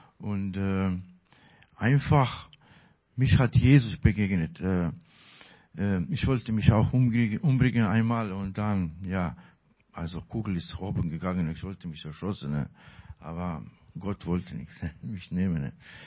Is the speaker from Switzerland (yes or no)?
no; Croatia; German is a second language; now in Germany; In meine Heimatstadt ist Kroatien, damals war Krieg.